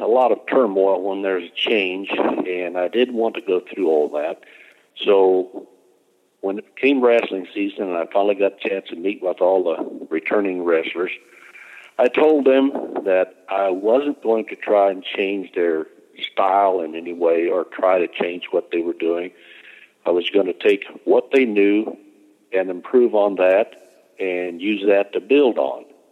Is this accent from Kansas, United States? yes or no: yes; Atwood, Kansas, United States; As I said, I grew up in Woods High School in Atwood, and Verl McClellan was my wrestling coach, and he encouraged me to come out.